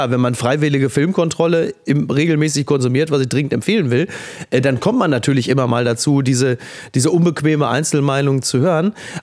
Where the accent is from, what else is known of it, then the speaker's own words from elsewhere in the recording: North Rhine-Westphalia, Germany; ich komme aus dem Ruhrgebiet, da kann man so tschüss.